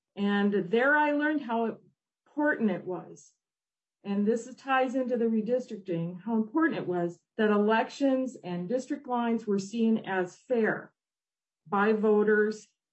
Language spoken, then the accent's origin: English; Minnesota, United States; As a Minnesotan, I really learned to treasure what we have here